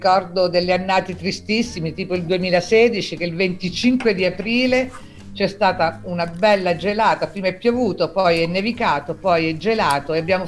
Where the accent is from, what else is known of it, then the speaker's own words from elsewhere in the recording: Abruzzo, Italy; Allora, sono abruzzese, mi trovo all'Aquila